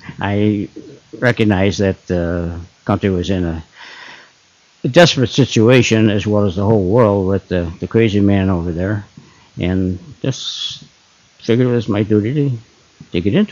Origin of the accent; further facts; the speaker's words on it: Chicago, Illinois, United States; I was born in Chicago, Illinois, December 27th, 1922, and lived all of my premarital life in Austin, the west side of Chicago